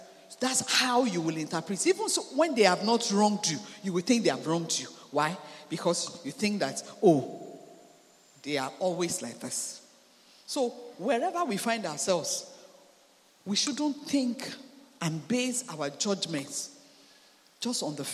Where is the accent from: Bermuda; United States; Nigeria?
Nigeria; Ijebu, Ogun; because I'm from Ijebu.